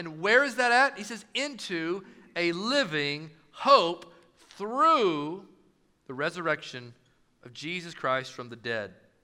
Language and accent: English; Knoxville, Tennessee, United States; I'm from South Knoxville, Tennessee. No one from my family went to college but me.